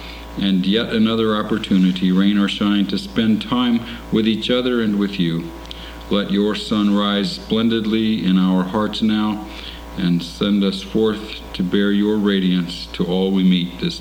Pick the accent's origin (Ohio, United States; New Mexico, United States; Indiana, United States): Indiana, United States; Valparaiso; from Valparaiso, Indiana.